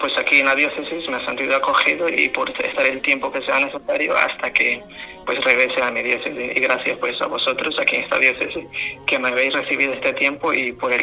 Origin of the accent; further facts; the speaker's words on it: Chontales, Nicaragua; soy propiamente de Nicaragua y casi fronteras con Costa Rica, de unas en la diócesis de Juigalpa, que es a la cual estoy encarnado, Juigalpa, que es región Chontales y Río San Juan.